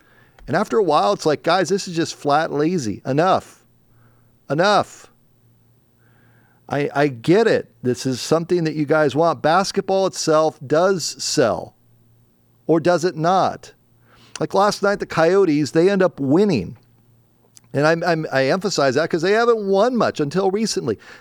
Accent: Indiana, United States; I'm from Indiana.

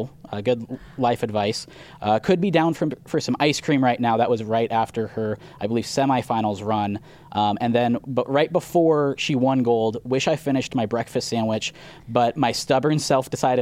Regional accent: Arizona, United States; I grew up in Arizona, so what is snow?

